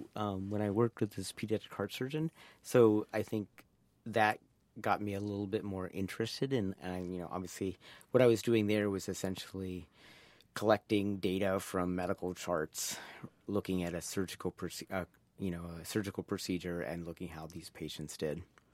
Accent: India; So I'm from India. My parents are from India.

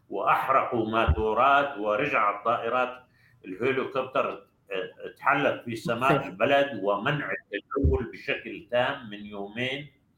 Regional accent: Da'el, Daraa Governorate, Syria; moved away; رجع لذاكرتي نفس الأوضاع عم تمر في قريتنا داعل، نفس الأوضاع اللي أجبرتنا على الخروج بسنة 2013

